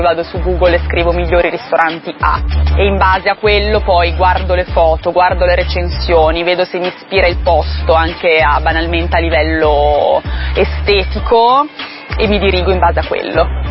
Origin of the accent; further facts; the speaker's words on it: Milan, Lombardy, Italy; essendo io milanese